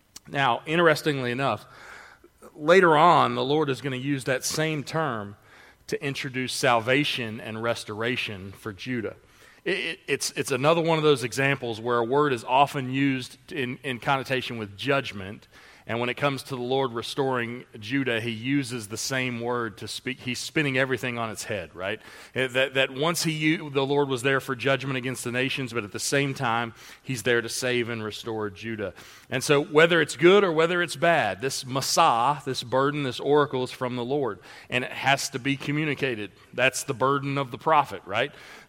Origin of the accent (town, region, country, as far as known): England, United Kingdom